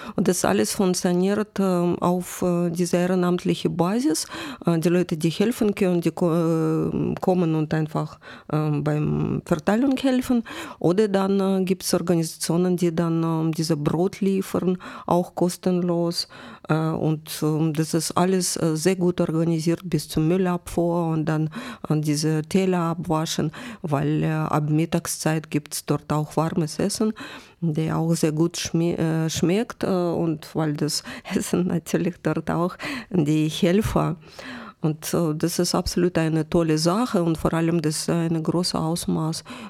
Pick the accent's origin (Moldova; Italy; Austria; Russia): Russia; now in Germany; Ich habe dort auch selbst als Russin viele Russischsprachigen gehört